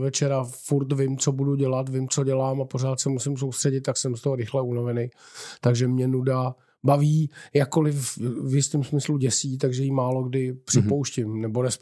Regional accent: Karlovy Vary, Karlovy Vary Region, Czechia; born there; co se týče toho, že bych to vnímal jako svý rodiště, tak to je to, že to vím

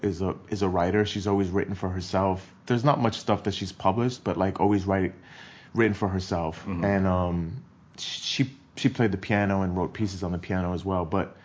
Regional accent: New York, United States; Maybe just growing up in New York, like the guys that I saw that I wanted to be like that were the coolest guys were like hip hop guys

